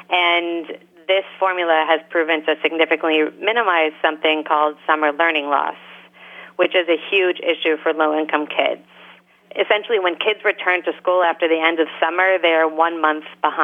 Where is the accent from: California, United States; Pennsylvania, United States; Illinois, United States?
California, United States; Los Angeles; you know, I feel like I'm from Los Angeles, and I have kind of negative associations with year-round schooling